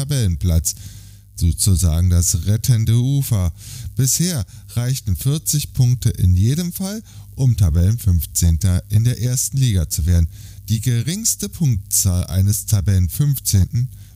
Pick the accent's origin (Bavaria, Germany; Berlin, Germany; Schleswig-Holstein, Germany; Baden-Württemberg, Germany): Berlin, Germany; Hertha BSC, der Bundesliga-Verein meiner Jugend als Berliner.